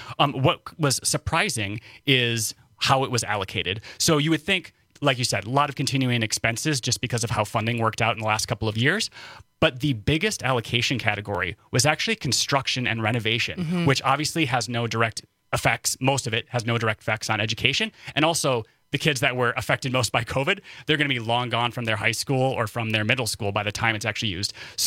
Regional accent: Wisconsin, United States; I'm from Northern Wisconsin. Like, come on.

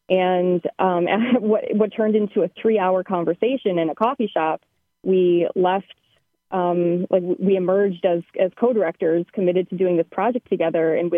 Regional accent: Racine, Wisconsin, United States; I mean, the first piece being that I'm from Racine

